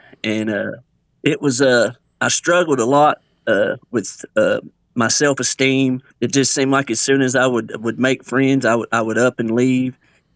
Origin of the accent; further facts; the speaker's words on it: Atlanta, Georgia, United States; I grew up, I was born in Atlanta, Georgia.